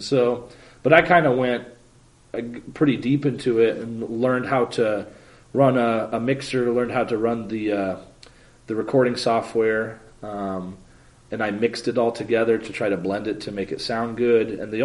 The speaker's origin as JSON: {"language": "English", "region": "Nebraska", "country": "United States", "tie": "born or raised there", "said": "my friend Seth Peterson, who I grew up with in Nebraska. We were born 6 days apart in the same hospital"}